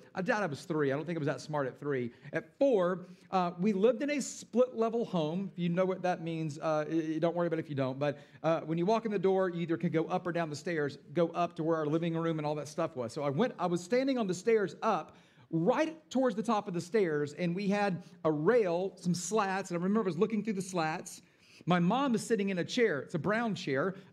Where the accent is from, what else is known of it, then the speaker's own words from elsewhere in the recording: Atlanta, Georgia, United States; now in Boston, United States; I was born and raised in Atlanta, so I'm like an Atlanta guy, but I'll give it a shot.